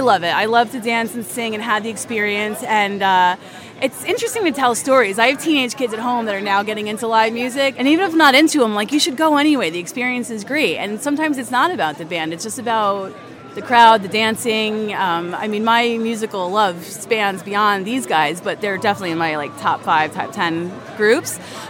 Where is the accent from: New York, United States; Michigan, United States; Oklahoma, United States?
New York, United States; Goshen; I'm from Goshen, New York.